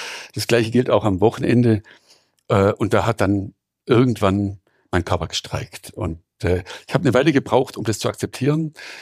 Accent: Weingarten, Baden-Württemberg, Germany; wir haben in dieser Zeit auch gemeinsam in meiner Heimatstadt Weingarten viel entwickelt

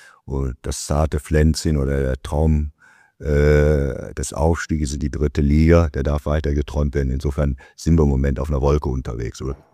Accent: Cologne, North Rhine-Westphalia, Germany; Nee, in der Tat in Köln geboren, war aber fast nach 1965, also jetzt 60 Jahre alt und bin Kölner durch und durch.

